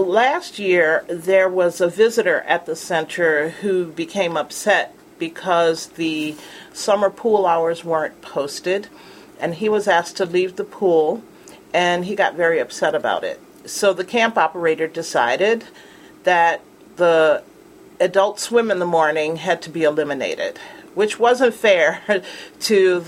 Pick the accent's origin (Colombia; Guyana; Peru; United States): United States; New Orleans, Louisiana; also born or lived in Florida; Because when you're born and raised in New Orleans, other cultures can be very difficult to adjust to.